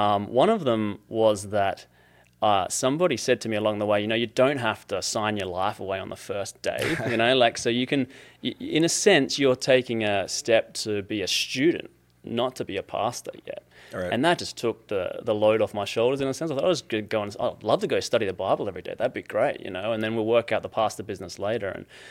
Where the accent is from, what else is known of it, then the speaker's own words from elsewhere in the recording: Adelaide, South Australia, Australia; I'm from Adelaide, South Australia. And if you look at Australia, if you point to the middle and go directly south, that's where we come from.